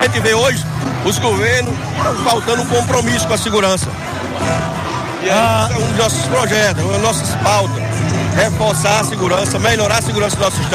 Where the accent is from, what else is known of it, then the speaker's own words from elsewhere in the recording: Caraúbas, Rio Grande do Norte, Brazil; sou lá do município de Caraúba, Caraúbas